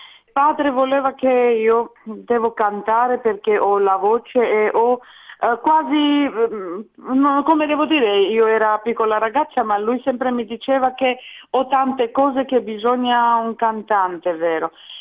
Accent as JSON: {"language": "Italian", "region": "Tbilisi", "country": "Georgia", "second_language": "Italian", "moved": "yes", "lives_now": "Italy", "said": "Allora, io vengo da Georgia, da Tbilisi."}